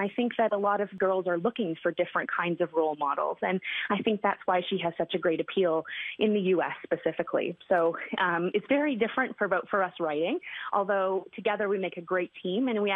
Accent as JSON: {"language": "English", "country": "Canada", "said": "I'm Canadian and I can say that Kate will be my future queen"}